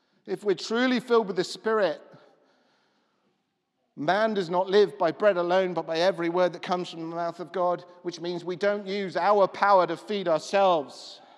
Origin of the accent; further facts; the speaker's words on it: England, United Kingdom; now in Scotland; I would just talk to people as they walked past as an Englishman in the independent city of Scotland and just welcome anybody that would come in the building.